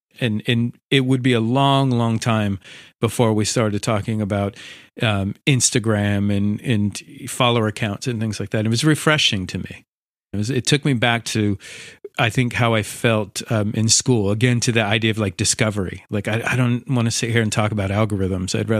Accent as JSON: {"language": "English", "town": "San Francisco", "region": "California", "country": "United States", "moved": "as an adult", "lives_now": "Paris, France", "said": "And so I've been in San Francisco my entire life. And it was almost 2.5 years ago now that I moved to France, to Paris, because my girlfriend is Parisian."}